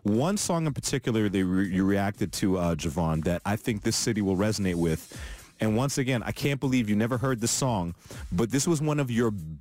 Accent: Jamaica; as a fellow Jamaican

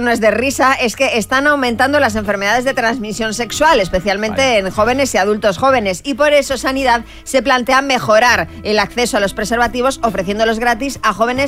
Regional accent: Spain; Soy español.

